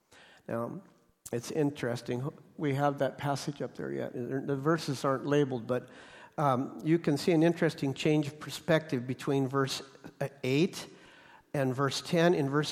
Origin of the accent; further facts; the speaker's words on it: Nebraska, United States; My home state is Nebraska, and we scooped a lot of corn.